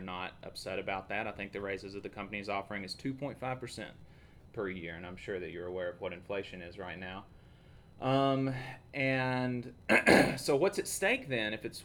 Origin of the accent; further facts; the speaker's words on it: Alabama, United States; I'm from Alabama. You know, we, you know, I grew up in a rural community, very conservative, very religious.